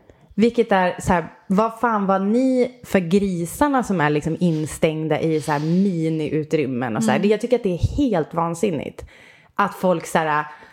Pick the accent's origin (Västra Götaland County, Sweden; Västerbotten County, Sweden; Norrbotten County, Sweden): Västerbotten County, Sweden; Umeå; jag kommer från Umeå.